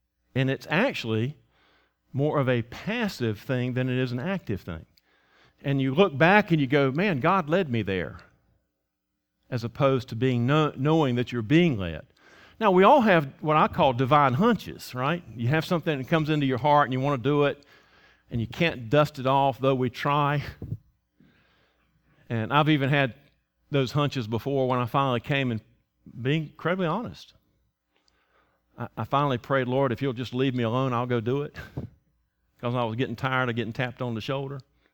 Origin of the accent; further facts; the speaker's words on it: North Carolina, United States; Because I can't tell. I'm from Edgecombe County. I don't know the difference.